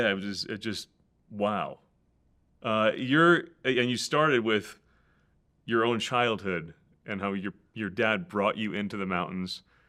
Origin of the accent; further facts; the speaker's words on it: Kansas, United States; I grew up in Kansas, didn't think I'd care.